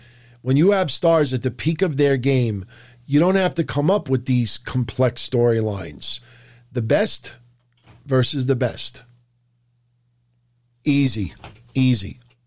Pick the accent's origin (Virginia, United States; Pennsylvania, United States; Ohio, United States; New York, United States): New York, United States; Brooklyn; born there; I was born in Brooklyn, New York. And I'm proud to be an Italian.